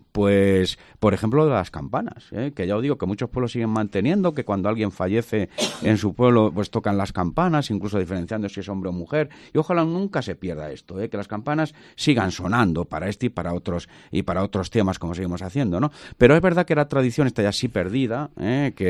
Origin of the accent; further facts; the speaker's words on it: Muñoz Pedro, Spain; Pero, por ejemplo, en mi pueblo, en Muñoz Pedro